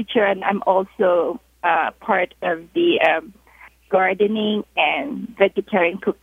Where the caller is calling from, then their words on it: San Francisco, California, United States; I'm from San Francisco, downtown.